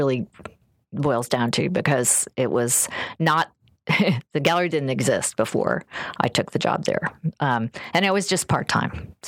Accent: New Orleans, Louisiana, United States; now in Indianapolis, United States; No, I'm from New Orleans. You know, that's been very influential to me. I really miss it.

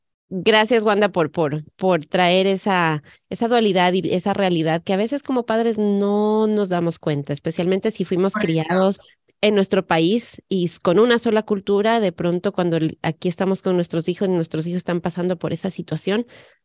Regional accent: Ecuador; Yo soy hija de madre colombiana, de padre americano, mi padre también es judío. Yo crecí en Ecuador, pero a mí me enseñaron desde pequeña a valorar todo lo que era Colombia

